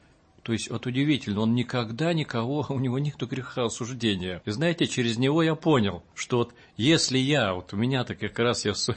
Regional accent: Buryatia, Russia; я из Бурятии родом, из Забайкалья.

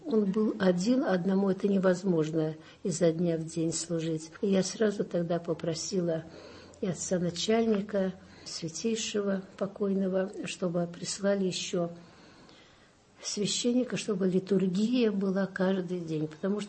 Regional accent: Saint Petersburg, Russia; born there; я сама родилась в Ленинграде, блокаду пережила

